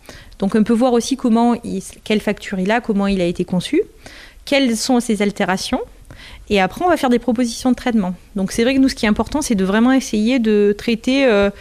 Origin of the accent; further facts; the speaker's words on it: Southern France, France; je suis originaire du Sud, donc je suis plus revenue travailler en peinture murale dans le Sud.